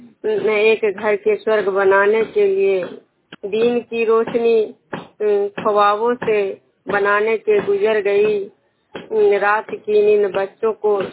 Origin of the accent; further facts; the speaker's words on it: Vishnupur, Bihar, India; मैं विष्णुपुर ग्राम खजरा पंचायत नालंदा जिला नवलसा प्रखंड के निवासी हूँ।